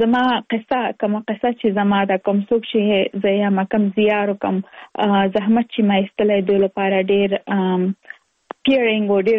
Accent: Afghanistan; moved away as an adult; now in United States; کله چې زه په افغانستان کې یم پس له نمرالې زده کوم ما لپاره ډیر سخت و چې په هنتون تل تولاړه سم او هلته درس وایم

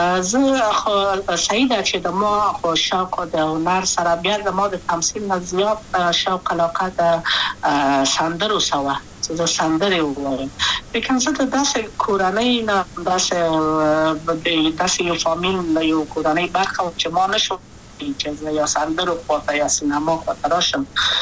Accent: Kabul, Afghanistan; also born or lived in Wardak; د کابل په تخته پل سیمه کې یم او لویا شویم کابل کې

